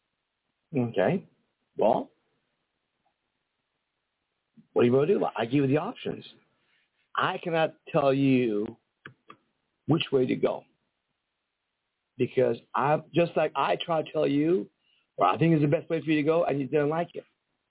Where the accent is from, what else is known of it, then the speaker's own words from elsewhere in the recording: Iran; now in United States; I'm from Iran. At age 16, she's married. And then my mom married at age 17, engaged at 16. And my grandma's at age 14 in Iran, back in the old days.